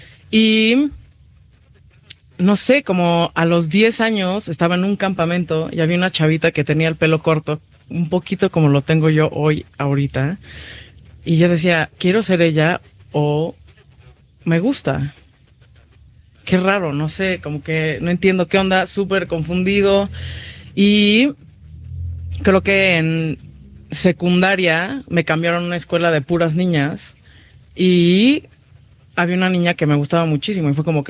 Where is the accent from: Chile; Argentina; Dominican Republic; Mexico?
Mexico; Mexico City; Crecí en la Ciudad de México